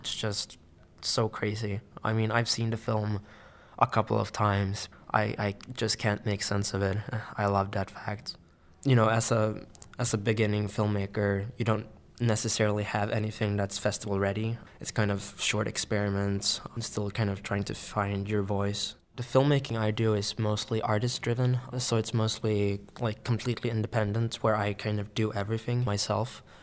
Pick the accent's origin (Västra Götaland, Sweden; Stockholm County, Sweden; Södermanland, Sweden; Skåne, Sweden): Skåne, Sweden; Hässleholm; also born or lived in Lund; now in United States; I am from Sweden, a small town called Hässleholm, but I was born in Lund.